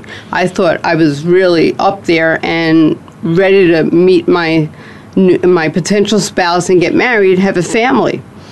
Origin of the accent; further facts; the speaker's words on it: Bronx, New York, United States; my family and I, we moved from the Bronx where I was raised. By 12 years old, we moved to Forest Hills.